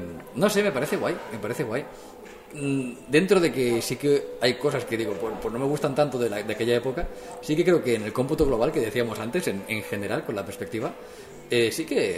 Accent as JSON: {"language": "Spanish", "town": "Martorell", "region": "Catalonia", "country": "Spain", "tie": "born or raised there", "said": "en Martorell, en la radio de Martorell, de mi pueblo."}